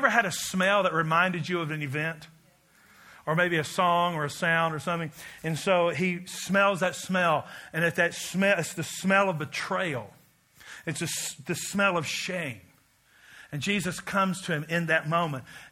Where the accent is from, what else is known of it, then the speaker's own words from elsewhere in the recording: Kentucky, United States; I'm from Kentucky, where smoking's a spiritual gift.